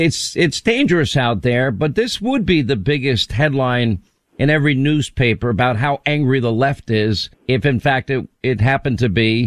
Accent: New York, United States; Where I grew up in New York, Larry

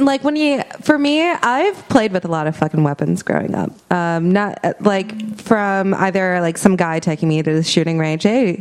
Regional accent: Minnesota, United States; and I'm from Minnesota, which is a hunting state.

